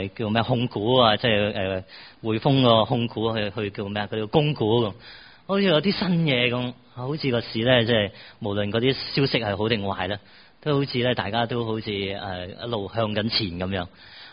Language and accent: Cantonese; Hong Kong; 我哋香港人好中意玩过山车，